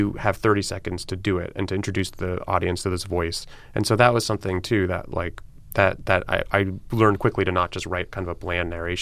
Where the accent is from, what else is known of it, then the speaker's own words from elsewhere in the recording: Miami, Florida, United States; also born or lived in New York; You know, I grew up in Miami, which is at least in terms of the physical layout, quite similar to L.A.